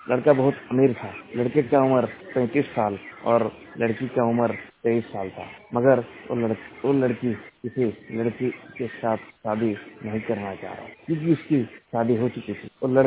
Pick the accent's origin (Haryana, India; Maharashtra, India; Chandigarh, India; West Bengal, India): West Bengal, India; और मैं वेस्ट बंगाल का रहने वाला हूँ।